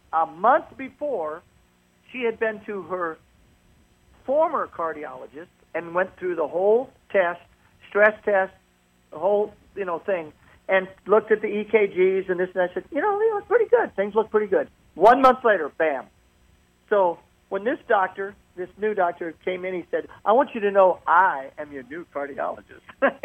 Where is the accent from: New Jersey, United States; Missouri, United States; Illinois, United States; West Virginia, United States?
Illinois, United States; Peoria; Back in the E-band days, and I was, my hometown was Peoria.